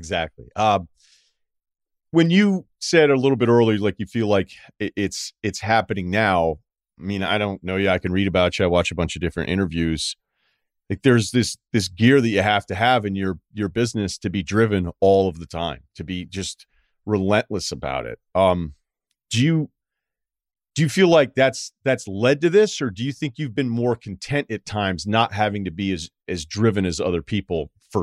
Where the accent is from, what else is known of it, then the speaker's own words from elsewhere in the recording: Massachusetts, United States; When I told my friends, because we're all from Massachusetts, that I was going to be talking with you this week